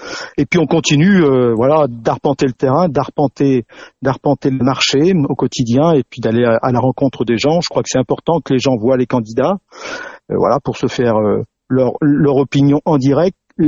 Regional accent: Nouvelle-Aquitaine, France; j'ai grandi sur les Vals de Saint-Onge et je me suis ensuite établi plus du côté de Saint, donc la circonscription, je la connais.

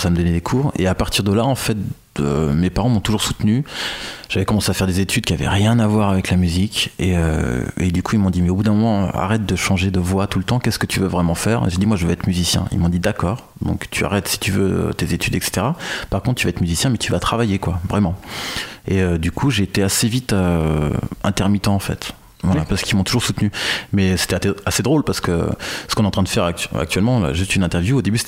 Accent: Pouligny-Saint-Pierre, Centre-Val de Loire, France; also born or lived in Paris, France; Moi, je suis né à Paris, et ouais. Puis après, on a bougé entre Châteauroux et Chauvigny, dans le 86, voilà, dans un petit village qui s'appelle Pouligny-Saint-Pierre, qui est très connu pour son fromage de chèvre.

